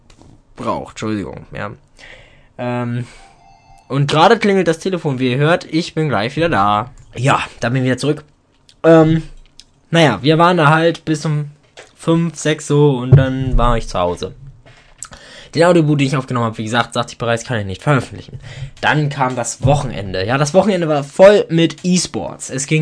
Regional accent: Hamburg, Germany; Als Hamburger ist schon

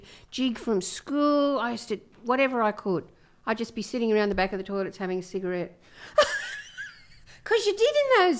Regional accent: Camden, London, United Kingdom; I grew up in Camden.

